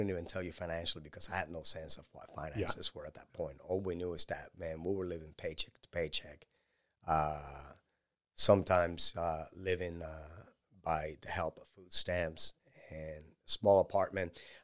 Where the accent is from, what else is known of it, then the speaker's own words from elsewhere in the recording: Puerto Rico; English is a second language; I grew up in a coastal town, so I wasn't part of the hip-hop culture.